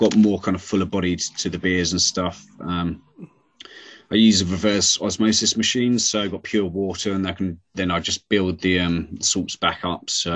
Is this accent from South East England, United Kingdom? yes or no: yes; Hastings, South East England, United Kingdom; because I'm from Hastings originally, like down the south coast